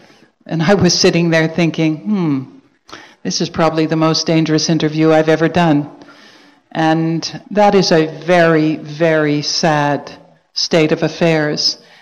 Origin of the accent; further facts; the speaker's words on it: Canada; now in Australia; even though I'm a Canadian Australian, have been there for 30 years.